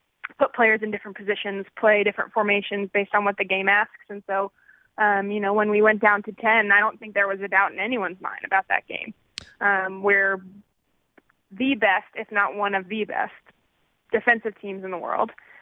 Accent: United States; And so, you know, I was watching those games as an American.

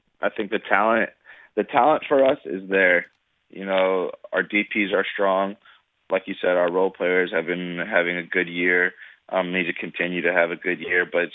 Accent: United States; now in Toronto, Canada; Well, listen, I'm an American. Before I came to Toronto, I knew nothing about Canada, nothing about Toronto.

